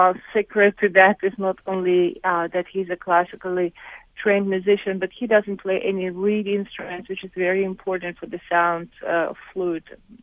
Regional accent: Azerbaijan; when I was growing up in Azerbaijan, I used to listen to all kinds of music

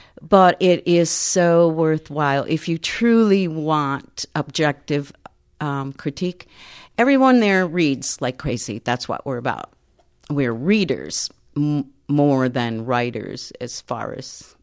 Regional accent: Grand Rapids, Michigan, United States; I wrote a memoir, 300 pages of memoir. It has to do with growing up in Grand Rapids and being in a community where we were no social conscious, hardly at all.

